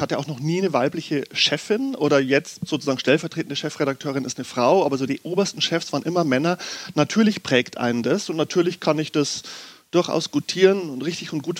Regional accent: Bavaria, Germany; Ich bin nicht in Würzburg geboren, sondern ich habe in Würzburg studiert. So. Ich bin aufgewachsen im Bayerischen Wald, östlich von Regensburg, in einem kleinen Ort.

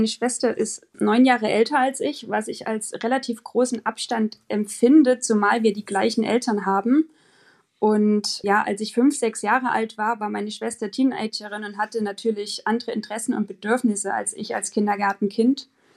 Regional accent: Germany; born there; Naja, also wir sind zwar beide in der DDR geboren, aber ich bin 87 geboren und habe davon nicht mehr so viel mitbekommen.

